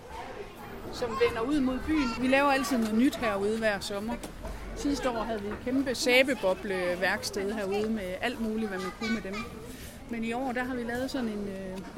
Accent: North Denmark Region, Denmark; jeg har boet i min barndom oppe i Thy, hvor jeg har gået på sådan en grundtvigsk friskole

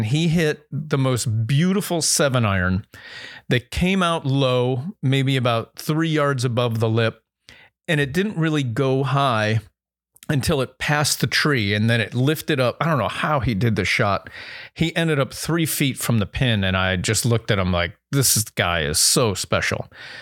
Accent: Erie, Pennsylvania, United States; Or from Butler, Pennsylvania, and I'm from Erie originally.

